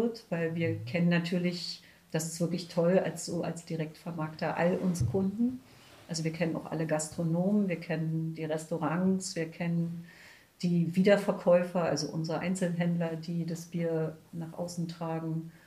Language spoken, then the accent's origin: German; Berlin, Germany; born there; als gebürtige Berlinerin bin ich ja da meist auch nicht sehr fein.